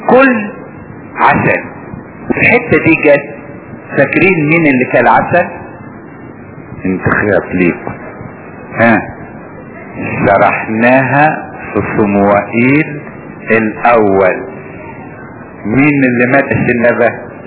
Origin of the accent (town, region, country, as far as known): Upper Egypt, Egypt